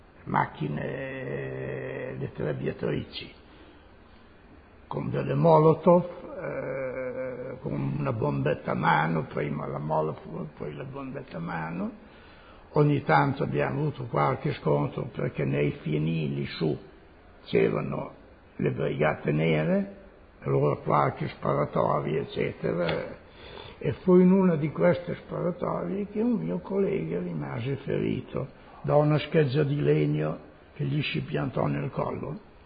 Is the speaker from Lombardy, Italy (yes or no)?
no; Castel Maggiore, Emilia-Romagna, Italy; born there; Sono nato a Castelmaggiore, un paese vicino a Bologna, il 27 maggio 1923.